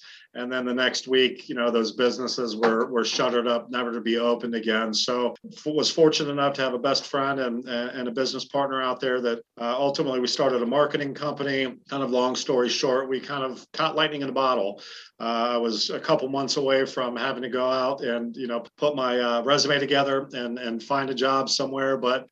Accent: Columbus, Ohio, United States; moved away as an adult; also born or lived in San Francisco Bay Area; I grew up in Columbus, Ohio, went to school at Bowling Green, moved out to Silicon Valley.

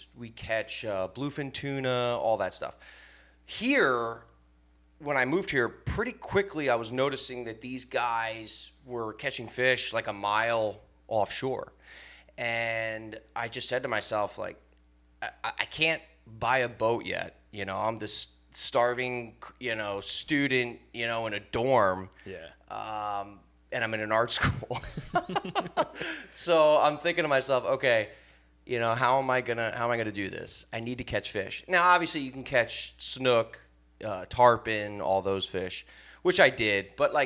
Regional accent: New Jersey, United States; now in South Florida, United States; I moved to South Florida from New Jersey, and I had no money.

